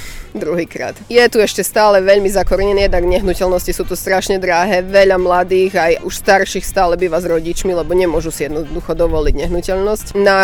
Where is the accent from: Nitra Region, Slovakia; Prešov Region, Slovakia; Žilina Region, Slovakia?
Prešov Region, Slovakia; Prešov; som prišla z Prešova z veľkého mesta do malej dediny.